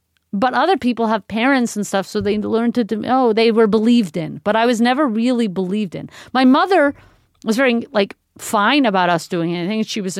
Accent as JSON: {"language": "English", "town": "Montreal", "region": "Quebec", "country": "Canada", "tie": "born or raised there", "lives_now": "Toronto, Canada", "said": "and I grew up in Montreal thinking Toronto sucks."}